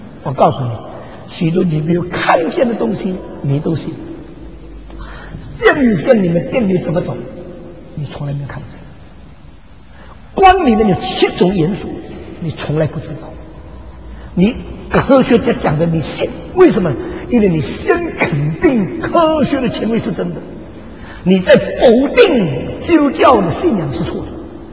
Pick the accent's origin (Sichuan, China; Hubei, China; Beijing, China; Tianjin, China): Beijing, China; 我是北京人，我北京人